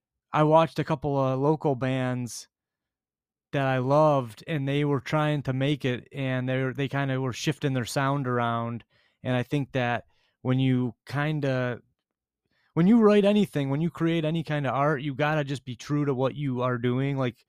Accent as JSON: {"language": "English", "town": "Grosse Pointe", "region": "Michigan", "country": "United States", "tie": "born or raised there", "said": "but us growing up in Grosse Pointe, it's like our lives weren't very difficult."}